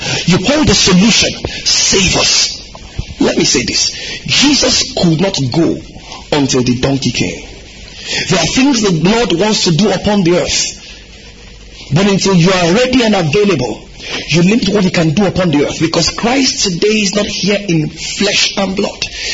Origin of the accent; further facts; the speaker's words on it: Igbotako, Ondo, Nigeria; Like my hometown, it's called Igbotako. It does not inspire anything.